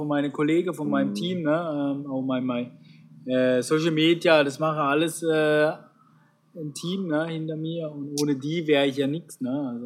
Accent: Sasbach, Baden-Württemberg, Germany; now in Bühlertal, Germany; Aachen geboren, mhm, aufgewachsen dann in Aachen-Saarsbach, mhm, wohnhaft aber im Bühlertal, also oben im Schwarzwald, damit ich meine Ruhe habe.

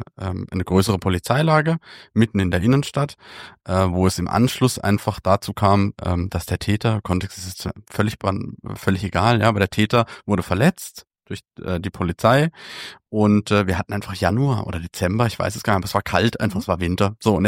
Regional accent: Germany

